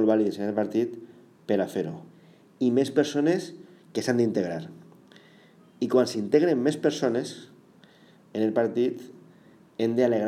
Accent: Valencian Community, Spain; per a donar respostes als diferents problemes que tenim els valencians.

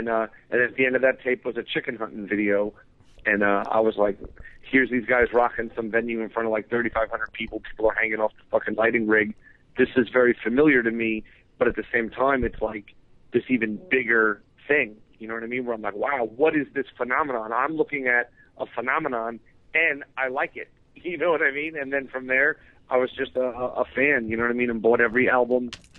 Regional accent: New York City, New York, United States; Yeah, like growing up in New York City, was a wrestling, it still is, I guess, a wrestling town.

